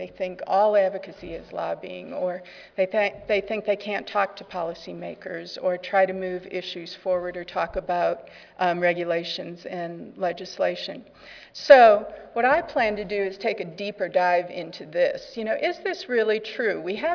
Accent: Kentucky, United States; Think of all the tobacco coalitions, and remember, we're from Kentucky.

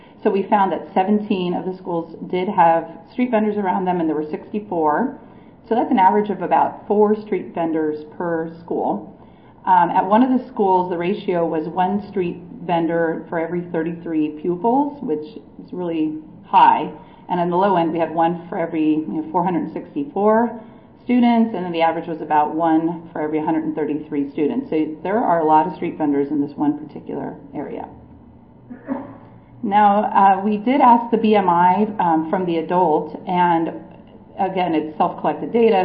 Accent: Los Angeles, California, United States; I'm from Los Angeles, and we have a lot of street vendors.

